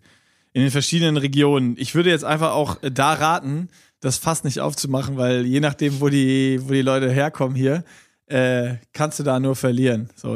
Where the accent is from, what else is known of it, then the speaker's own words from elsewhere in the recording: North Rhine-Westphalia, Germany; now in Rhineland, Germany; wo ich herkomme, das ist ja auch das Witzige, aus dem Münsterland, da sagt man tatsächlich Helau. Das heißt so, ich habe als Kind immer Helau gerufen und muss jetzt Alaf rufen.